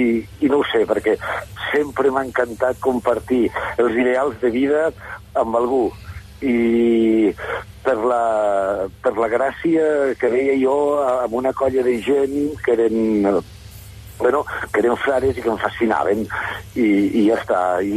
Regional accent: Belver de Cinca, Aragon, Spain; also born or lived in Lleida; Jo, quan me pregunten on he nascut, dic Lleida, però si em pregunten d'on soc fill, dic que soc fill de Belver de Finca.

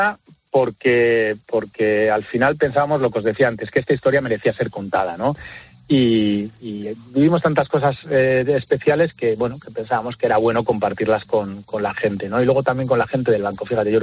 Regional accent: Béjar, Castile and León, Spain; sabéis que soy de Béjar, de un pueblo de Salamanca

